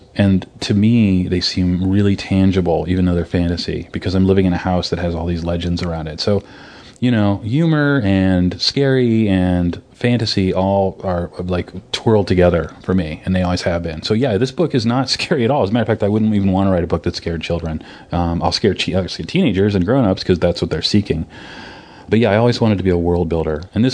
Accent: Hudson, Ohio, United States; also born or lived in Stow; grew up in a town by Akron, Hudson, Ohio, and then for the second part of my childhood, my teen years, I grew up in Stowe, Ohio.

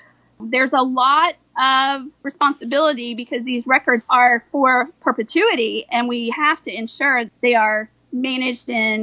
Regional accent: Kentucky, United States; Well, I grew up in Kentucky, halfway between Cincinnati and Lexington.

